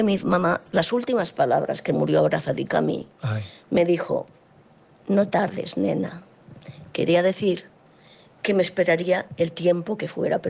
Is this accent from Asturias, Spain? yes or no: no; Catalonia, Spain; born there; No me sale, a pesar que nací en Cataluña.